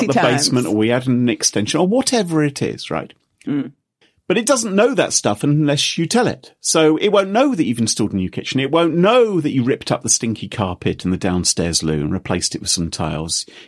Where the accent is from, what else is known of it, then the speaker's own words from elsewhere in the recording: United Kingdom; Now, we're all British, I believe.